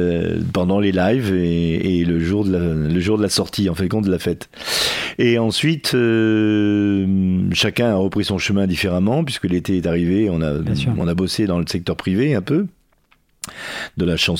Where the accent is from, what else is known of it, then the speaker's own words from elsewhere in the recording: Italy; En tant qu'Italien, on peut pas être autrement